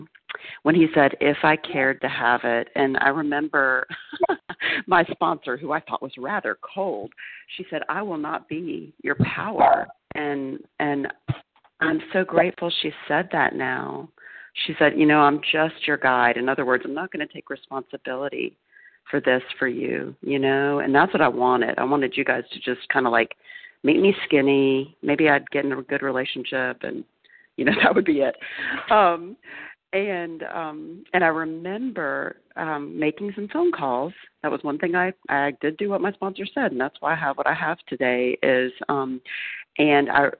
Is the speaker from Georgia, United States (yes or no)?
yes; Athens, Georgia, United States; I'm from Athens, Georgia, recovered compulsive overeater.